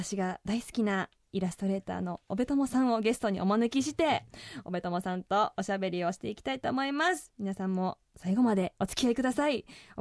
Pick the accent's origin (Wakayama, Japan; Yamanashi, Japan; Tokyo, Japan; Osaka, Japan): Osaka, Japan; now in Sendai, Japan; 大阪府出身仙台在住のシンガーソングライター